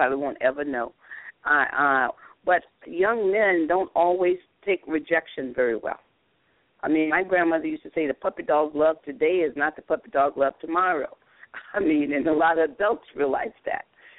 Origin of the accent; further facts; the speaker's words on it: Florida, United States; You know, I mean, I grew up in Florida, and we thought we weren't going to graduate because we thought Cuba and America was going to be at war in 1962, 63.